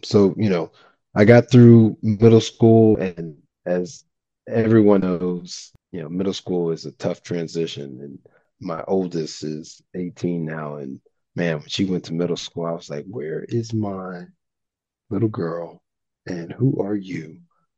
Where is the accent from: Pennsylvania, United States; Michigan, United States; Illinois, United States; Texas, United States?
Texas, United States; So I started off growing up in Texas.